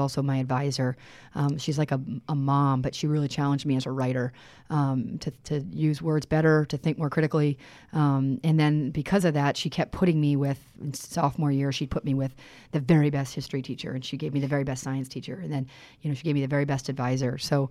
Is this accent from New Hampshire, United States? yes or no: yes; New Hampshire, United States; I'm from New Hampshire